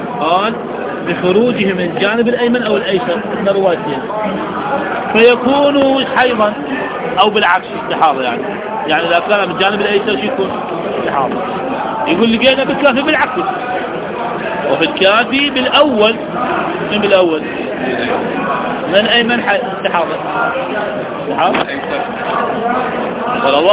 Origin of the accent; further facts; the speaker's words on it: Hillah, Babil, Iraq; سموه عندنا بالحلة أبو الفضائل